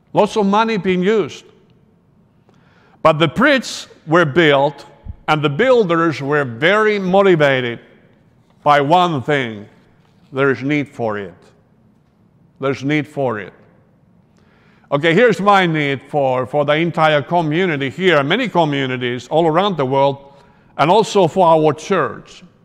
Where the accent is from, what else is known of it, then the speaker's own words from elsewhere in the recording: Finland; I come from Finland. I don't know if you knew it. I'm from Finland, but I am not from around here. So it's a land of tens of thousands of lakes. In Finland, we have over 100,000 inland lakes.